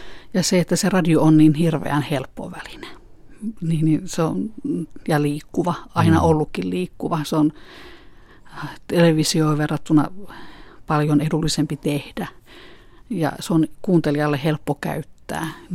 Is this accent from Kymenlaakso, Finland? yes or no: yes; Kymenlaakso, Finland; Mä oon aika semmoinen kotiseuturakas ihminen. Oon Kymenlaaksosta kotoisin